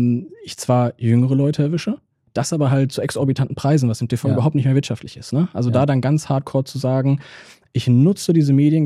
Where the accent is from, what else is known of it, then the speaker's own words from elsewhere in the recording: Bielefeld, North Rhine-Westphalia, Germany; Und ich war jetzt nicht nur die letzten 8 Jahre wieder in Bielefeld, sondern ich bin auch Bielefelder.